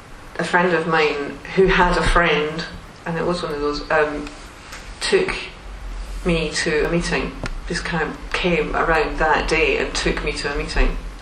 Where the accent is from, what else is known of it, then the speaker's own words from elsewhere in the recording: Scotland, United Kingdom; I was brought up in Scotland, and there's a fair amount of drinking that goes on in Scotland.